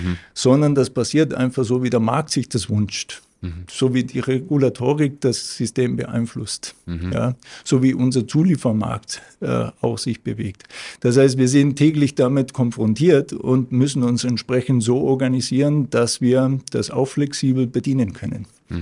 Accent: Caracas, Capital District, Venezuela; German is a second language; moved away as an adult; bin ich ja in Venezuela, in Caracas geboren und habe dann auch dort mein Studium absolviert

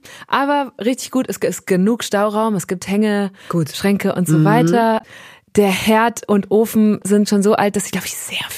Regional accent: North Rhine-Westphalia, Germany; Als ich ausgezogen bin aus meiner Heimat im Münsterland

